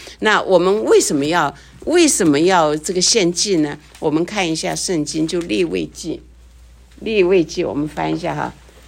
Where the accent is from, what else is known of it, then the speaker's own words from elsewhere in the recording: China; 我们中国人心底里边最想的哈是什么？天人合一